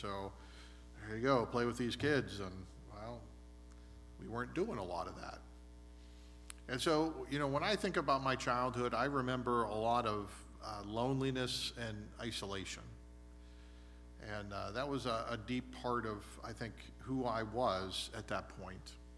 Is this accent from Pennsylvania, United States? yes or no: yes; Erie, Pennsylvania, United States; You know, for me, you know, I grew up in Erie, Pennsylvania.